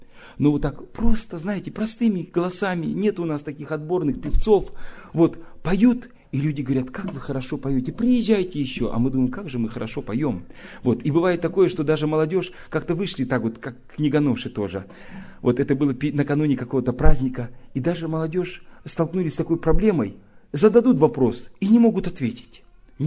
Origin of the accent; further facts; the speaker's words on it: Kansk, Krasnoyarsk Krai, Russia; Я из Канска.